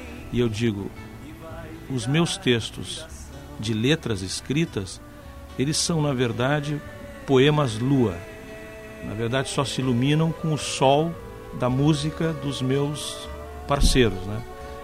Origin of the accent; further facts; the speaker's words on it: São Francisco de Paula, Rio Grande do Sul, Brazil; also born or lived in Porto Alegre; na minha cidade, em São Francisco de Paula. Eu não nasci lá, eu nasci em Porto Alegre, mas toda a minha família é de lá. E eu passei a minha infância lá, boa parte da minha infância.